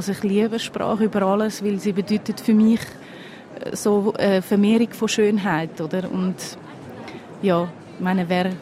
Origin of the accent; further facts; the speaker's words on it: Zurich, Switzerland; Ich habe ja als Kind nicht in Zürich gelebt, sondern in verschiedenen Dörfern am Zürichsee.